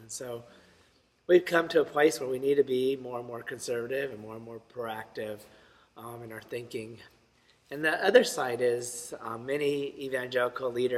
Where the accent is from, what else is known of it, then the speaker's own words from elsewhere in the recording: California, United States; I'm from California, and I think my relatives are in a lot of fear